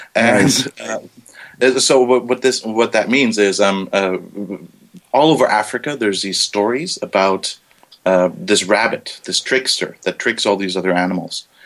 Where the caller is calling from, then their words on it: Frankfurt, Hesse, Germany; I'm calling from Germany, from Frankfurt.